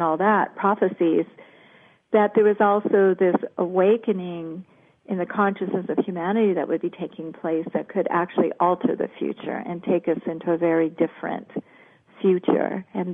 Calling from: Ojai, California, United States; Actually, from Ojai, California today.

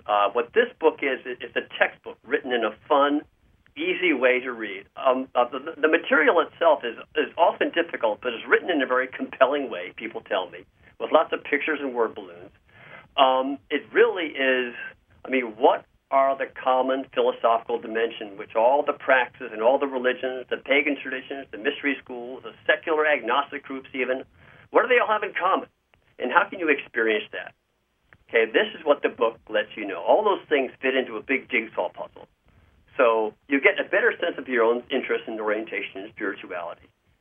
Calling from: Flourtown, Pennsylvania, United States; I'm calling in from Flourtown, Pennsylvania, just north of Philadelphia.

